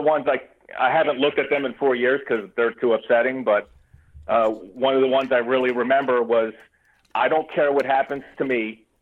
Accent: Monroe, United States; I called my hometown police, Monroe, asked them to go to my house and check on my family.

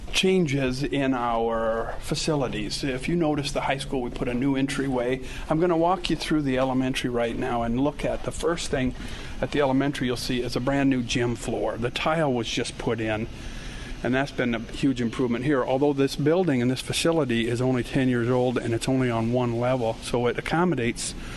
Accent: Webster City, Iowa, United States; Webster City, Iowa.

